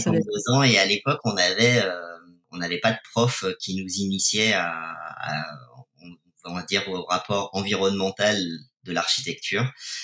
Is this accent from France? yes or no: yes; Pays de la Loire, France; born there; Je ne suis pas né en Bretagne. Karine est bretonne. Je suis né en Vendée. Et puis, j'ai beaucoup voyagé tout le temps.